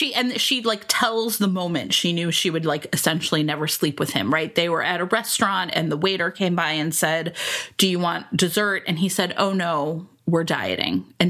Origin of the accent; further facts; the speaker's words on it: Ohio, United States; I grew up in Ohio, and I've got to tell you, there's a real paucity of books, romances set in Ohio.